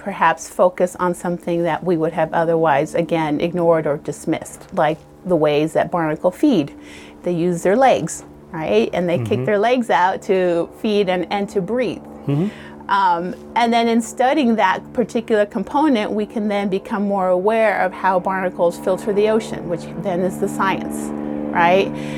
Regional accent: Argentina; I actually did. I'm from Argentina originally, and there was a beach there called Mar del Plata.

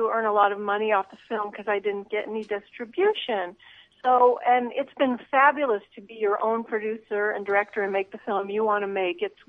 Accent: California, United States; I know that sounds very California, but I'm from California.

